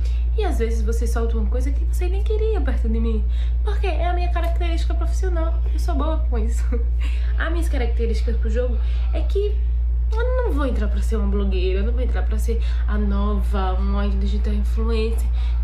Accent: Maceió, Alagoas, Brazil; Eu tenho 23 anos e sou de Maceió, Alagoas.

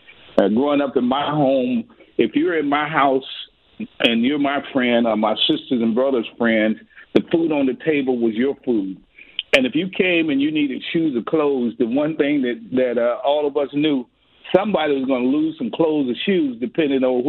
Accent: Toccoa, Georgia, United States; Growing up in North Georgia, in Toccoa, the one thing that you find, I grew up in a community where on one area was African-Americans and then across was a white community.

